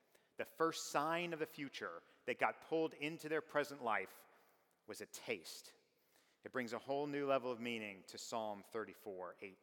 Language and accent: English; the West, United States; because I'm from the Wild West.